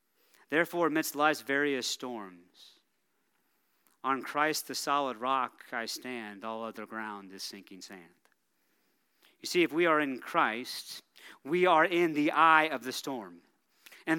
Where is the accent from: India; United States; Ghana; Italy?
United States; the South; Growing up in the South, hurricanes were a fairly common part of life.